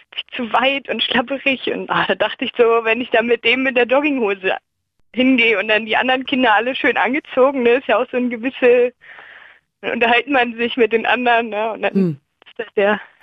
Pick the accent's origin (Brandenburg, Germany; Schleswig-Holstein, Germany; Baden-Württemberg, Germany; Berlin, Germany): Berlin, Germany; Spandau; bei uns in Spandau, wo ich eigentlich herkomme.